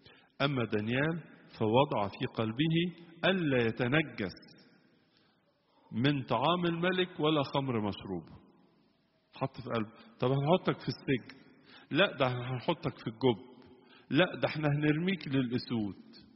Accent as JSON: {"language": "Arabic", "country": "Egypt", "said": "يعني مثلا عندنا في مصر اليومين دول النهاردة منتشر خالص،"}